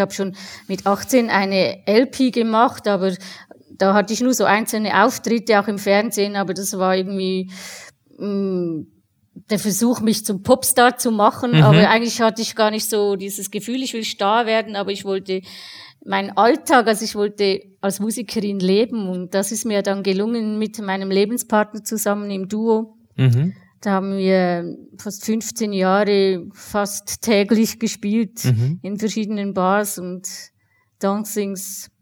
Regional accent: Switzerland; ich habe eine dreijährige Handelsschule gemacht, weil man natürlich als Schweizerin genötigt wird, zuerst was Ordentliches zu lernen.

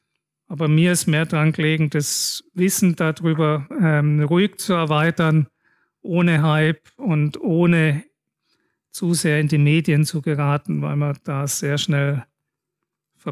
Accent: Swabia, Germany; ich bin zwar in Schwaben geboren und da aufgewachsen, aber die kommen ursprünglich aus dem Sudetenland.

